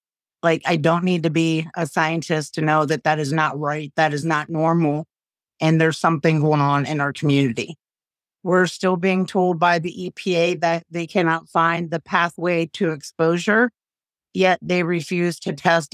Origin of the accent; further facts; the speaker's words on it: East Palestine, Ohio, United States; growing up in East Palestine for 46 years, a community that I love, that I cherish, my hometown